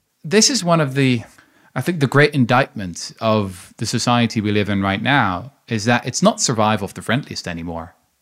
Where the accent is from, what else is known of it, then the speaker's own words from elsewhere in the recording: Netherlands; I'm from the Netherlands.